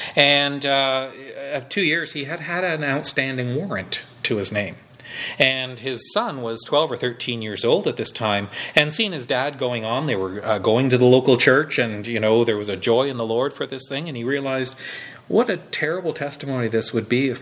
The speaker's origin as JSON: {"language": "English", "town": "Moose Factory", "region": "Ontario", "country": "Canada", "said": "When they come in there and kind of ask where you're from, and I'm from Moose Factory"}